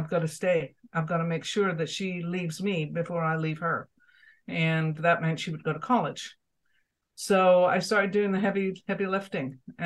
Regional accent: Edinburgh, Scotland, United Kingdom; born there; connect once more with my homeland, because as you know, I was born in Edinburgh.

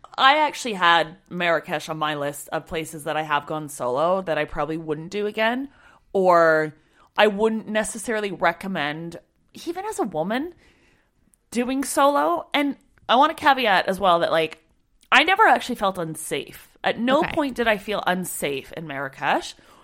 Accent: Canada; I'm Canadian, obviously.

